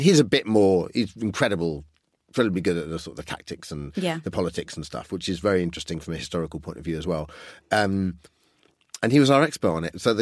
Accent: England, United Kingdom; I grew up just outside London and it was kind of airfields and bomber crews and stuff.

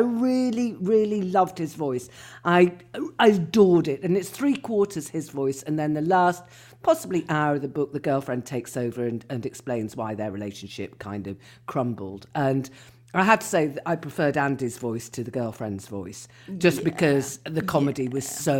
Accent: Birmingham, West Midlands, United Kingdom; I'm from Birmingham. I'm a Brummie.

